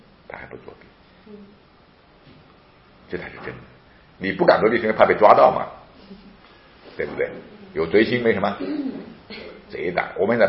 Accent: China; 特别在中国，我们中国人太喜欢这种小聪明了

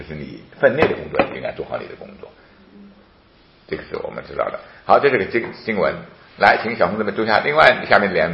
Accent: China; 特别在中国，我们中国人太喜欢这种小聪明了

